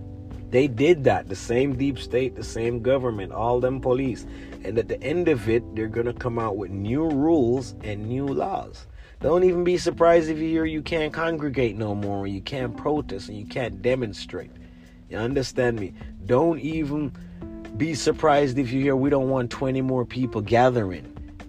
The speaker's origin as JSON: {"language": "English", "country": "Jamaica", "lives_now": "Los Angeles, United States", "said": "I'm from Jamaica. In my country, it's like four men on a garbage truck. I came to Los Angeles, California"}